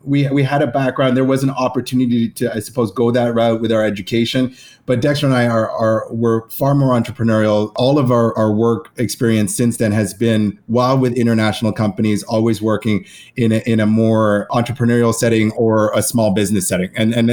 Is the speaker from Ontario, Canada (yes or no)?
yes; Nepean, Ontario, Canada; now in Montreal, Canada; We grew up in Ottawa and actually in really Nepean, Ontario, just outside of Ottawa. But we are the sons of Jamaican descent. So our mother and father both came to Canada from Jamaica in the late 50s and early 60s.